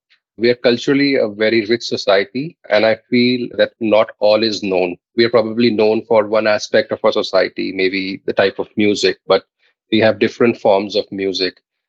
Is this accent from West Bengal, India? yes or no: no; New Delhi, Delhi, India; now in Bangalore, India; I was born and brought up in New Delhi, which is the north of India and the capital of India.